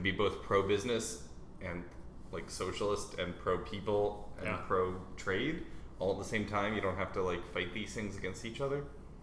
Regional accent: United States; the stereotype I had as American growing up was the Republic very undereducated, very religious oriented.

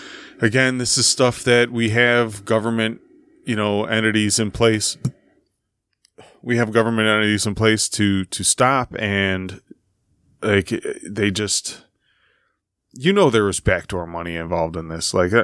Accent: Midwest, United States; As a Midwesterner, we need to really break you fuckheads into like three states.

